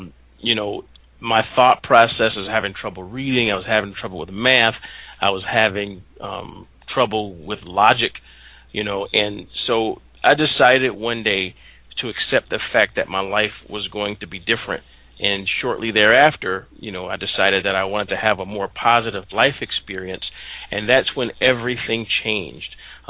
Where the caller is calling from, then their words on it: Ann Arbor, Michigan, United States; I am calling from my home just outside of Ann Arbor, Michigan